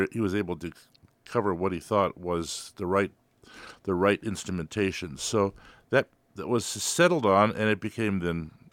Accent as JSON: {"language": "English", "country": "United States", "said": "Well, I'm, of course, you might guess that I'm Finnish American, third generation, and I have made some trips over to Finland, starting quite early"}